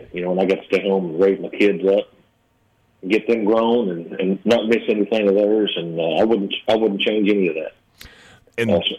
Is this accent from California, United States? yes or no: no; West End, Illinois, United States; Actually, I grew up in a little place called West End. It's right on the west end of Saline County